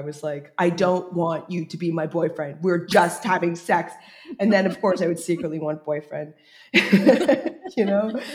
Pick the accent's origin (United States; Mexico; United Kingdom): United States; I think being an American in France, like, it was hard because I think I didn't understand the values that I inherited and assumed everybody had